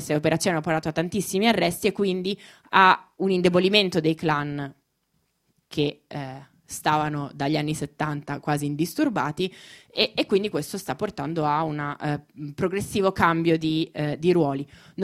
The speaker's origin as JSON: {"language": "Italian", "town": "Milan", "region": "Lombardy", "country": "Italy", "tie": "born or raised there", "said": "Io sono di Milano, sono milanese di nascita, ho sempre vissuto a Milano, quindi per me studiare Roma è stata una grande sfida"}